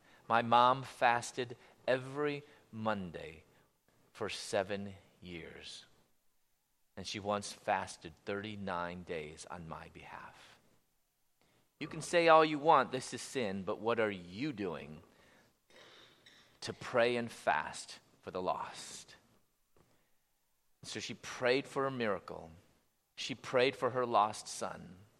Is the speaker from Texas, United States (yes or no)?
no; Chicago, Illinois, United States; I'm from Chicago. I was living in Louisville, Kentucky.